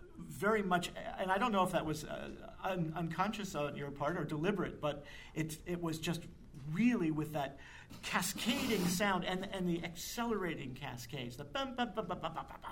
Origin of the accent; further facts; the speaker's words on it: New Jersey, United States; moved away as an adult; now in Vermont, United States; 30-some years ago I came here to Vermont from New Jersey and Joyce Kilmer was from there. And I can't hear that poem without imagining it in the kind of accent that I used to have.